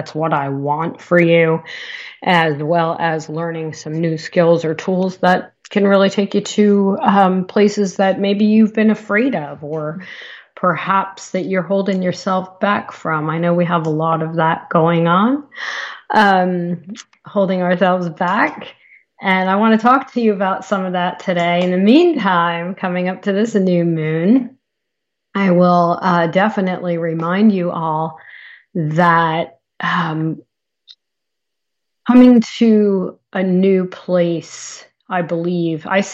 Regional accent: Northeast, United States; moved away; And so it really brings back some memories of growing up in the Northeast

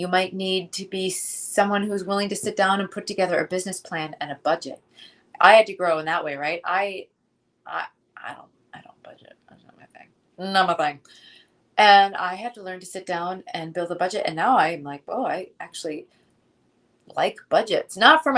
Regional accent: Minnesota, United States; I can't believe that about myself because, y'all, I'm from Minnesota. We are known as the most passive-aggressive people on the planet, right?

